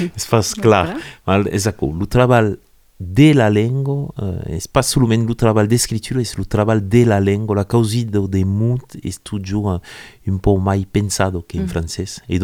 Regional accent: Narbonne, Occitanie, France; je suis d'ici, je suis de Narbonne

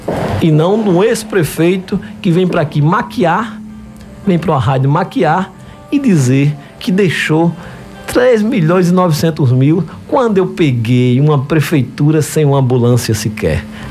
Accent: Vitória de Santo Antão, Pernambuco, Brazil; born there; Minha cidade que eu aprendi a amar, como minha cidade natal, que eu nasci, Vitória de Santo Antão

